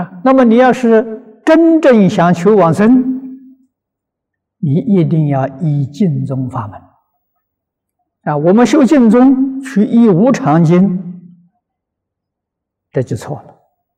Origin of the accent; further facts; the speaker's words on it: China; 譬如说我们中国人总是用中国人方式来处理事情